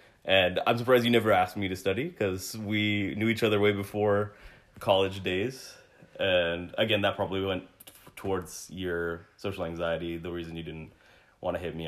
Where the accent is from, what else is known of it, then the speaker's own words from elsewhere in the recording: Arkansas, United States; now in Dallas, United States; I grew up in Arkansas and I wasn't really around Malayalis at all, and. Then for me to come down to Dallas to be surrounded only by Malayalis